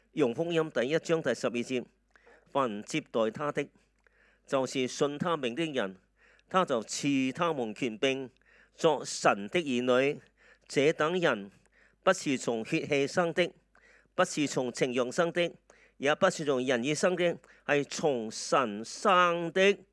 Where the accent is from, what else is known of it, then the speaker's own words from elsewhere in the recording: Hong Kong; 但系我哋香港人真系好有福气